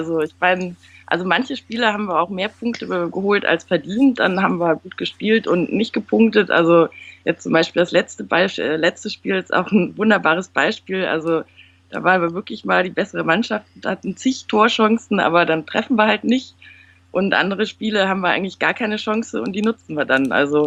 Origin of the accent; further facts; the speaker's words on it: Düsseldorf, North Rhine-Westphalia, Germany; Ich bin in Düsseldorf geboren und aufgewachsen